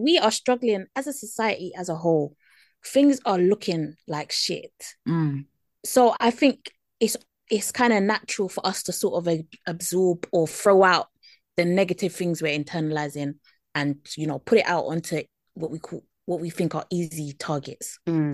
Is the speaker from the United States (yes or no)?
no; United Kingdom; maybe it's me being British